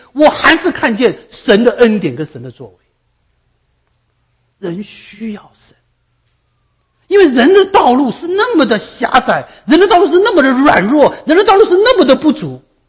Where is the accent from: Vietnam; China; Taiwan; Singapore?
Taiwan; moved away as an adult; now in United States; 30多年前我从台湾来到美国